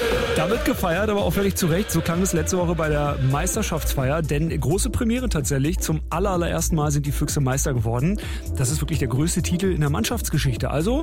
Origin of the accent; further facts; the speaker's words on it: Berlin, Germany; born there; als gebürtiger Berliner sage ich natürlich, die Füchse werden das Ding reißen.